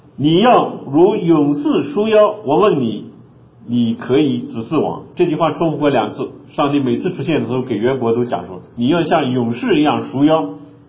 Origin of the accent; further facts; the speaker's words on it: Canada; 我们今天说下雪呢，我们加拿大人被下雪